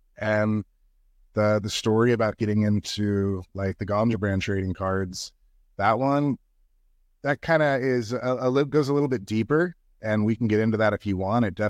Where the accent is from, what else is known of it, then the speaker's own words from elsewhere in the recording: California, United States; the cool thing about where we grew up specifically in Mendocino County